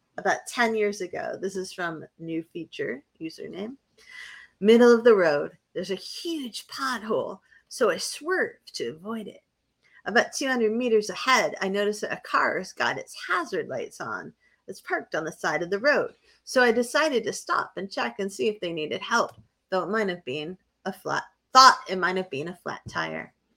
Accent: Bedford, New Hampshire, United States; the house where I grew up in Bedford, New Hampshire. It was a house everybody thought was haunted because we were poor and everybody else was rich.

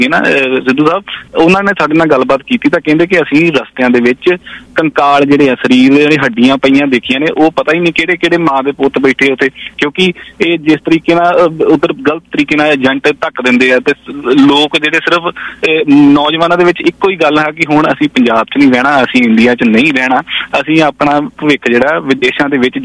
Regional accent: Punjab, India; ਮੈਂ ਤਰਨ ਤਾਰਨ ਦੇ ਬਿਲਕੁਲ ਨਾਲ ਲੱਗਦੇ ਪਿੰਡ ਉੱਥੋਂ ਦਾ ਹੀ ਰਹਿਣ ਵਾਲਾ ਆ

